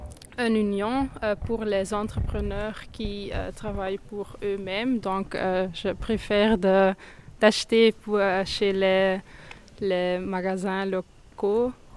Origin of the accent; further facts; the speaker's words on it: Belgium; first language Dutch; French is a second language; Nous sommes de la Belgique.